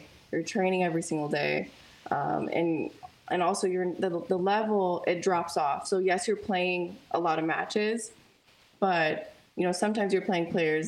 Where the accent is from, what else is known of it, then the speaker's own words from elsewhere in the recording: United States; Well, definitely as an American player, there's not that many clay courts or grass courts.